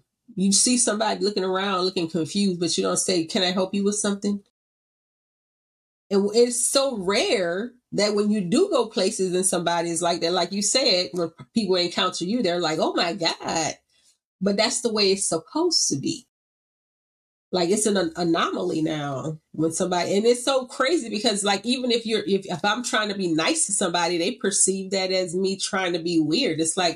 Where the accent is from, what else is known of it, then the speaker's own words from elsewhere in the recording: Louisiana, United States; I'm the kind of person, like, I'm from Louisiana.